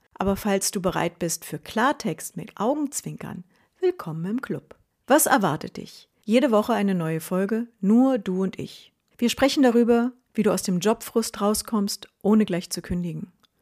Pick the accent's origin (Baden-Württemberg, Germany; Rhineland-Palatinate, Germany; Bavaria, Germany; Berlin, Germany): Berlin, Germany; now in Switzerland; Ich bin Berlinerin.